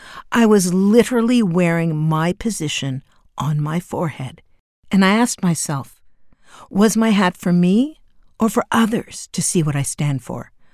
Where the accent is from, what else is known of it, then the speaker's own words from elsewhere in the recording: Canada; I'm a Canadian